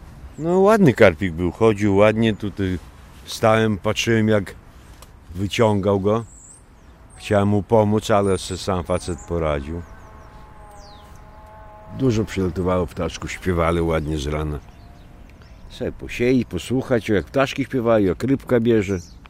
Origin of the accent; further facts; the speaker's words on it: Białystok, Podlaskie Voivodeship, Poland; Rodzice też z Białegostoku. Ja tu się urodziłem na starej monopolowej. Mieszkałem na Mickiewicza, a teraz obecnie na Bema mieszkam.